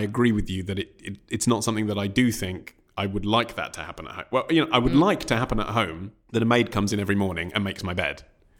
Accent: England, United Kingdom; when you're on a beach and there are topless people there, you can't help but notice it as an Englishman.

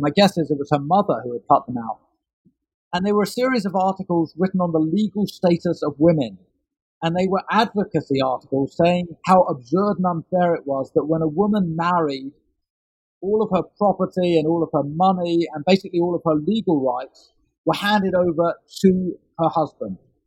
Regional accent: London, United Kingdom; when I was growing up in London in the 70s and 80s

